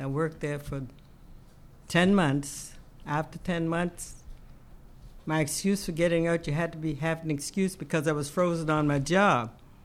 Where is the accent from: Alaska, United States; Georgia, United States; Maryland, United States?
Maryland, United States; Baltimore; also born or lived in Virginia; My early life, I grew up in Virginia, but you're talking about Baltimore, Maryland. I grew up on Carey Street in the 600 block.